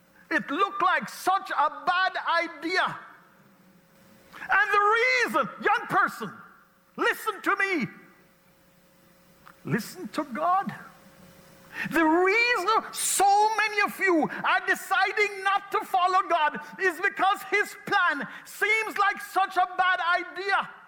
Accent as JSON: {"language": "English", "country": "Jamaica", "moved": "as an adult", "lives_now": "United States", "said": "At that time, the Jamaican economy was blowing up. It was doing so great. We were one of the fastest growing countries in the developing world."}